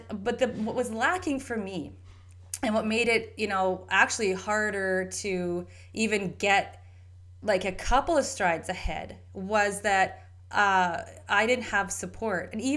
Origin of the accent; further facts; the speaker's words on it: Canada; So I have family in Trinidad, but I grew up in Canada very differently than they did in Trinidad.